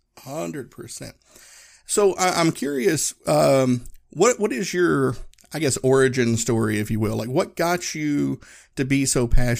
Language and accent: English; Tennessee, United States; I grew up in Northeast Tennessee, Appalachian Mountains, and, you know, everybody in my hometown looked like me.